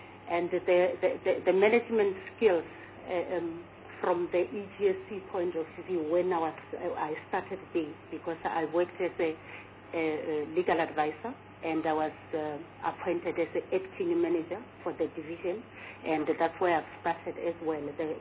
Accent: Limpopo, South Africa; now in Boksburg, South Africa; Originally, I'm from Limpopo, but I'm residing in Gauteng, East Rand, Boksburg. I schooled in Limpopo, my primary, my secondary, and the university level. I went to the University of the North, now it's called the University of Limpopo.

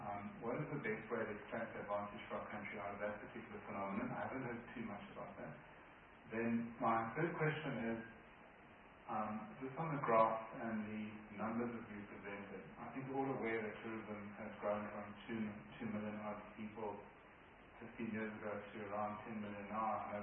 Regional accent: KwaZulu-Natal, South Africa; And Chair, like the previous one, I'm also from KwaZulu-Natal.

